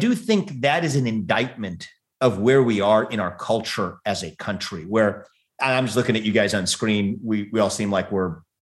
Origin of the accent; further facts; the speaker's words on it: United States; I call myself a non-white nationalist. I'm an American through and through, based on ideals, not based on skin deep identity.